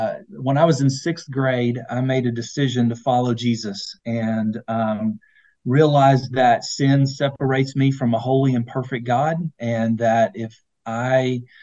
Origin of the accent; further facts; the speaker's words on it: Corbin, Kentucky, United States; I grew up in Corbin, Kentucky, and so I played for the Corbin Redhounds, and they had FCA.